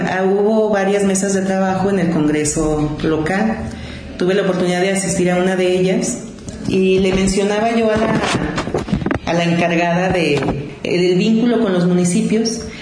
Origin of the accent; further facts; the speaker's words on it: Lagos de Moreno, Jalisco, Mexico; yo vengo de Lagos y estoy hablando por las mujeres laguenses